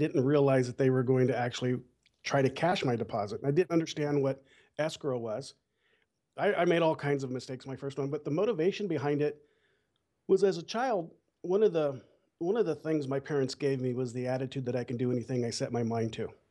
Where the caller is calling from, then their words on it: Bakersfield, California, United States; Well, Bakersfield, California.